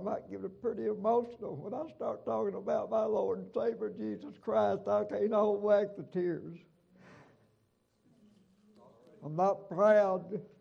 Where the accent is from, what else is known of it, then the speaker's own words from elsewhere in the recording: Liberty, Kentucky, United States; I'm from Liberty. I live 5 miles out of Liberty and got a Houstonsville address, which is in Lincoln County. So I don't know where I'm at. The only thing I know, I live on Upper Brush Creek off 49